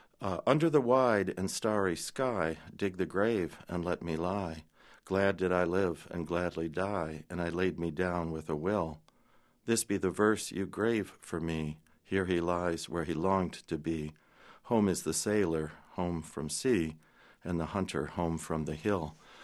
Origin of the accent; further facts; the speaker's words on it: Detroit, Michigan, United States; I grew up in Detroit, and every time I return to the city, that feeling that even if the streets are the same, they're new.